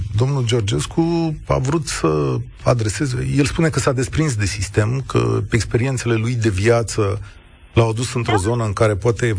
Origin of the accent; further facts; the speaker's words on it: Romania; știu că acesta este drumul pentru nația mea, știu că nația mea la 1848 așa s-a construit, cu oamenii care au venit din Europa și au făcut România națională și suverană